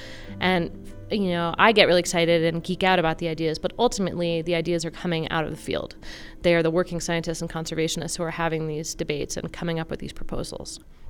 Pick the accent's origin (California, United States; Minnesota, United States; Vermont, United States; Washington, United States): Washington, United States; Seattle; Well, I grew up in Seattle